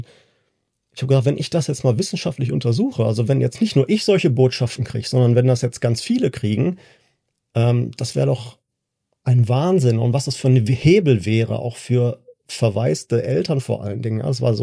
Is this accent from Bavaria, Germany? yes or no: no; Essen, North Rhine-Westphalia, Germany; ich komme hier aus Essen